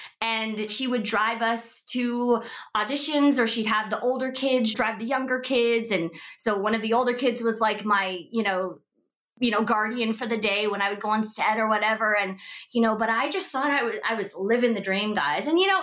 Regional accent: Seattle, Washington, United States; And so I'm from Seattle. And so she had one in Seattle

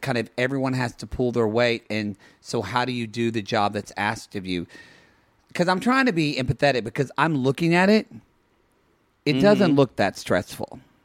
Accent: Oklahoma, United States; I'm from Oklahoma, landlocked state.

